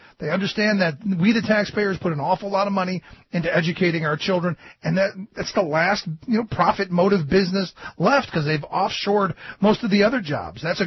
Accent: Cleveland, Ohio, United States; And again, you know, I grew up in Cleveland, where during the 70s they tried busing because there were some failing schools

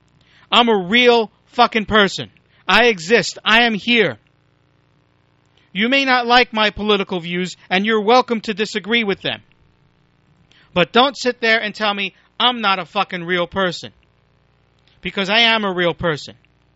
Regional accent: Brooklyn, New York, United States; Bruce just said I'm not a real person because I grew up in Brooklyn, New York.

